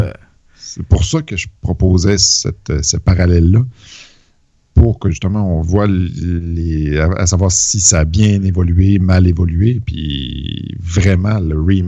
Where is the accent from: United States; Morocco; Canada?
Canada; Quebec; born there; Il y en a pas un de nous deux qui a un accent vraiment weird. Pourtant, moi, je suis né au Lac-Saint-Jean